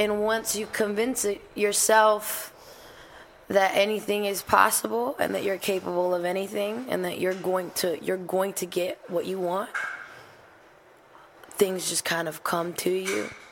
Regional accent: Berlin, Germany; English is a second language; Yeah, I'm really from Berlin.

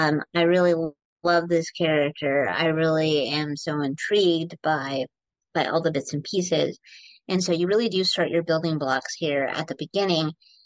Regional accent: Iowa, United States; I grew up in Iowa. I don't know these things.

